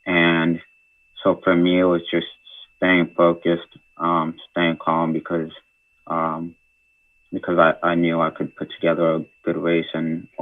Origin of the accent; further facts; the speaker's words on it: Ansonia, Connecticut, United States; So I began my swimming career in the Valley YMCA in my hometown in Ansonia.